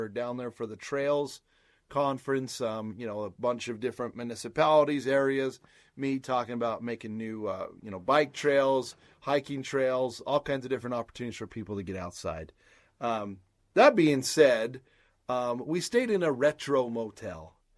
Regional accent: Pahrump, Nevada, United States; I grew up in Pahrump, Nevada, and then I went to college.

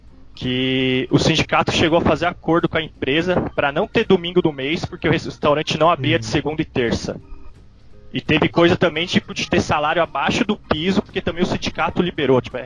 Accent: São Paulo, Brazil; Eu sou do ABC Paulista, sangue de sindicalista aqui, velho.

